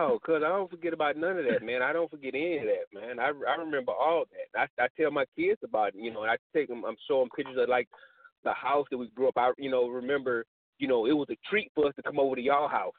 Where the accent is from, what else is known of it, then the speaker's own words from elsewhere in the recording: Michigan, United States; accent: Michigan; moved away; also born or lived in Louisiana; I was uprooted from Michigan when my mom got sick and had to go down to Louisiana